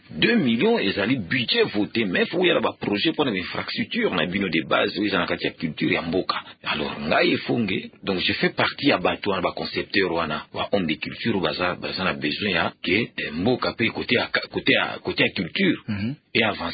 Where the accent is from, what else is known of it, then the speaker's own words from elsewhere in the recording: Kinshasa, DR Congo; born there; Mais je suis né à Kinshasa le 13 mai 1953. J'ai 55 ans aujourd'hui.